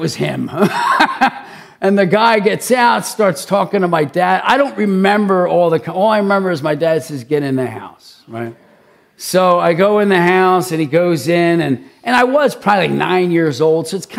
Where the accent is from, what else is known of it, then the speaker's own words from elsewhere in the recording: Philadelphia, Pennsylvania, United States; I grew up in Philly and there was this kid in a different neighborhood.